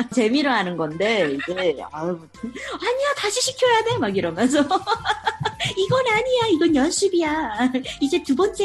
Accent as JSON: {"language": "Korean", "country": "South Korea", "said": "나 한국에서 왔어."}